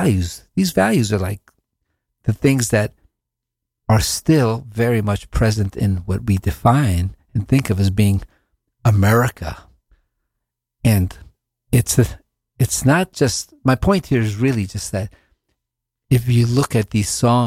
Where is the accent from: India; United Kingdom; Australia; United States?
United States; growing up in the East, we grew up with kind of this imagery of the cowboy